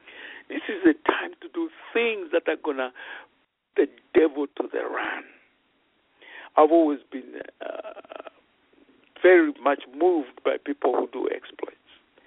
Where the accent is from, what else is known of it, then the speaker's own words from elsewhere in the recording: Zambia; You know, I'm from Africa, Zambia, and would watch Jimmy Swaggart on television.